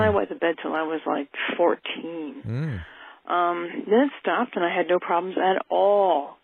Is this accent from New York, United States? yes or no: no; South Carolina, United States; I'm from South Carolina, and I'm a big-time fan of all y'all.